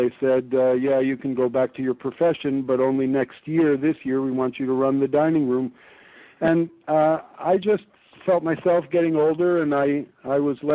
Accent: United States; moved away as an adult; also born or lived in Israel; I grew up on television in the United States, and I really didn't want that for myself. to be shut up in my kibbutz apartment with a television.

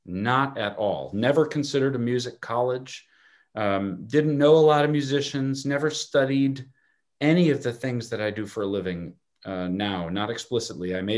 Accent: Chicago, Illinois, United States; Well, Anand, I grew up in Chicago, and I wanted to be an architect.

